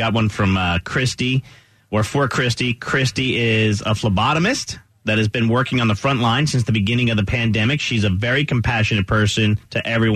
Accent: New Jersey, United States; now in Little Rock, United States; I mean, I just moved from New Jersey to Little Rock, Arkansas. And kids my age where I grew up in New Jersey weren't having children.

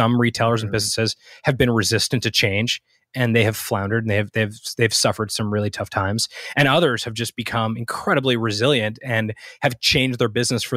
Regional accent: Boca Raton, Florida, United States; also born or lived in Montreal, Canada; So I was born in Montreal in Canada. I grew up in South Florida, Boca Raton. I went to school there as a kid.

